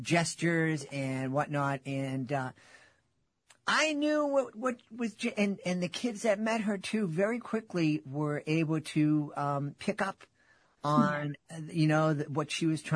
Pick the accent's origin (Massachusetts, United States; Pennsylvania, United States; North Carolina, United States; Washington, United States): Massachusetts, United States; Boston; accent: Boston; back then, my Boston accent was much more prevalent.